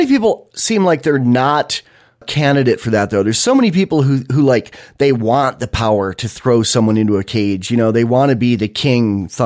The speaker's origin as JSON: {"language": "English", "region": "California", "country": "United States", "lives_now": "Wyoming, United States", "said": "The reason my wife and I moved to Wyoming, the primary reason was so we could legally carry a gun, because we came from California, and there's in LA County."}